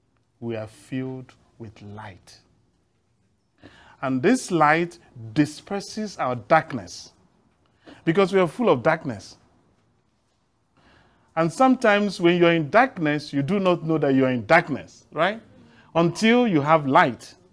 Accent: Nigeria; I come from Nigeria.

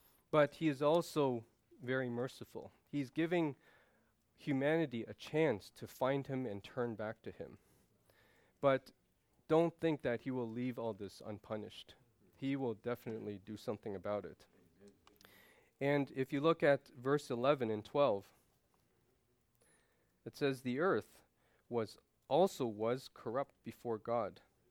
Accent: Canada; I'm not American, but even in my country, in Canada

